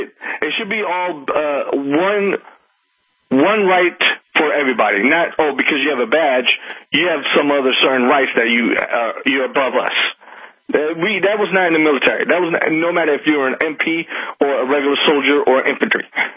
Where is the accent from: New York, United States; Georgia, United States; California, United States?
California, United States; Fullerton; Well, I'm here from California. I don't live too far along.